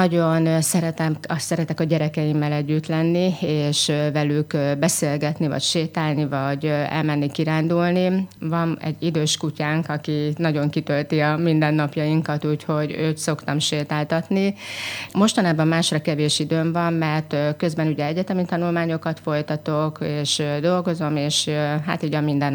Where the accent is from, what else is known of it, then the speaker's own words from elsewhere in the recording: Szekszárd, Tolna, Hungary; Itt születtem, itt nőttem fel. Azt gondolom, hogy ez egy olyan kisváros, ami nagyon csendes